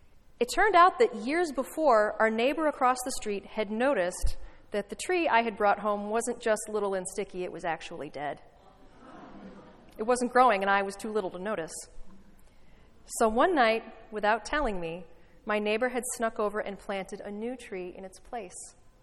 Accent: Chicago, Illinois, United States; I grew up in Chicago, so it was bitter cold.

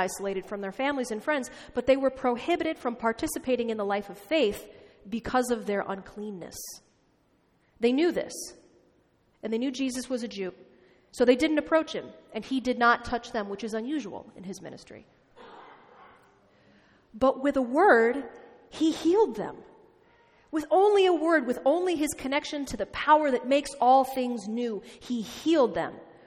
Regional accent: Midwest, United States; That was weird for me as a Midwesterner.

